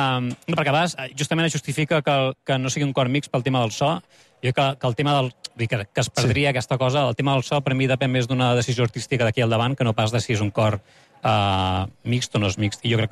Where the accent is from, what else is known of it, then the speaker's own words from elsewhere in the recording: Catalonia, Spain; com a catalans, haguéssim preferit que tot fos en català